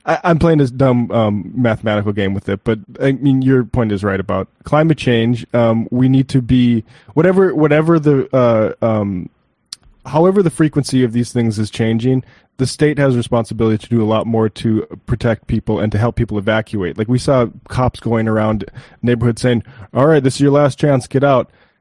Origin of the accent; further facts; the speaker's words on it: North Dakota, United States; because I heard this too growing up in North Dakota, where the Red River would regularly flood like 3 out of the 5 years that I was an undergrad